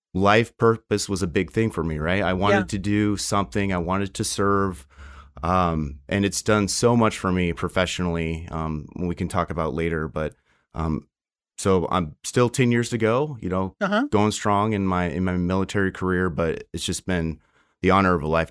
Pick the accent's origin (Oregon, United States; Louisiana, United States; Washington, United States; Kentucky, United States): Oregon, United States; Dallas; So I grew up here in Oregon. I'm a hometown boy in Dallas, Oregon.